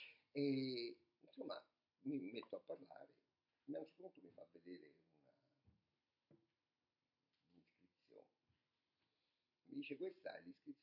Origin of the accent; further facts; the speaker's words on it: Sicily, Italy; perché sono originario della Sicilia